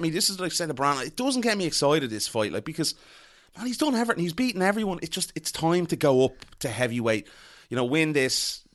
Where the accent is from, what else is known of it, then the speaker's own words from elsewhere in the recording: Kyrgyzstan; No. I'm from Kyrgyzstan.